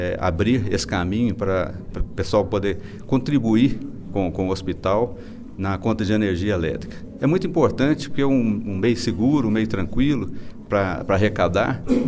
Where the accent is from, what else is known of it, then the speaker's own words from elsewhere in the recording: Pará de Minas, Minas Gerais, Brazil; porque a gente é daqui, é de Pará de Minas, né?